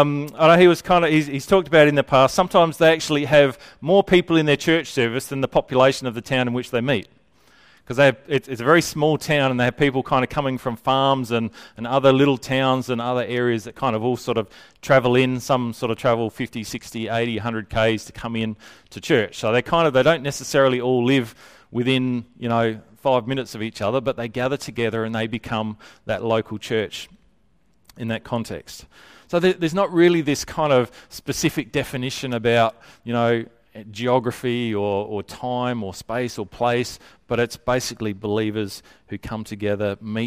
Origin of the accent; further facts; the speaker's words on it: Whyalla, South Australia, Australia; we're people from Whyalla